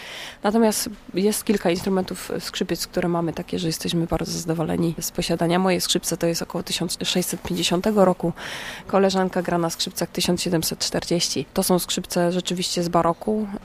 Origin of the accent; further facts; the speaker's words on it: Silesian Voivodeship, Poland; gdzie byliśmy totalnie skupieni jako Ślązacy na takim ciężkim przemyśle